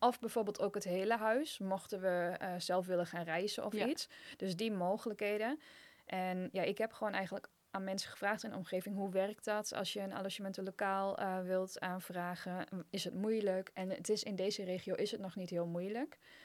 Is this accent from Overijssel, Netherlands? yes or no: yes; Enschede, Overijssel, Netherlands; now in Tomar, Portugal; En ja, ik kom uit de buurt van Enschede, voor mij was het ook klein.